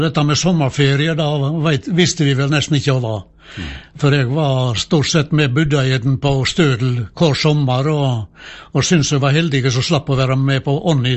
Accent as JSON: {"language": "Norwegian", "town": "Kielen", "region": "Vestland", "country": "Norway", "tie": "born or raised there", "said": "jeg kommer ifra Kielen, vet du. Der vokste jeg opp, og der gikk jeg alle 7 årene mine på folkeskolen."}